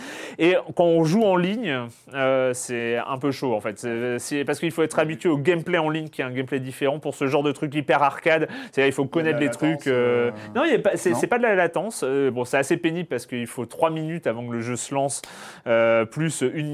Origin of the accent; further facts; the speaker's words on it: Brittany, France; sauf quand il y avait la fête foraine à Lorient, hein, près de là où j'ai grandi.